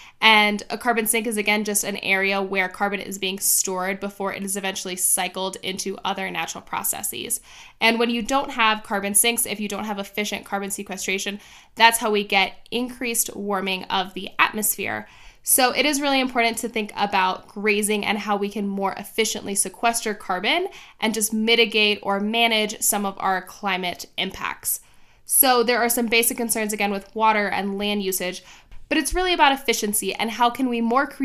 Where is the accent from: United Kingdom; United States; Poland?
United States; Miami, Florida; now in Arizona, United States; I grew up in Miami.